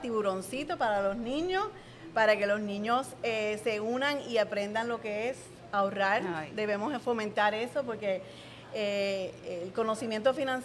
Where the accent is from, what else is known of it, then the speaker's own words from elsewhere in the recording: Cabo Rojo, Puerto Rico; Yo soy de Cabo Rojo.